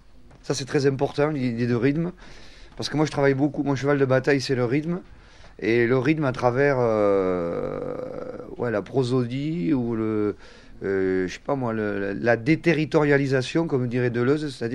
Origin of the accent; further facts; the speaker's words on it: France; accent: Occitan; Moi, je suis j'ai un accent, évidemment, qui vient d'une langue, qui est l'occitan.